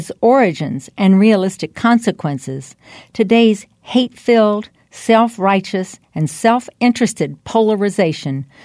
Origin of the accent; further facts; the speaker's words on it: Richmond, Virginia, United States; I grew up near the Confederate capital of Richmond, Virginia, imbued with Southern pride and the rebel motto of, "The South will rise again."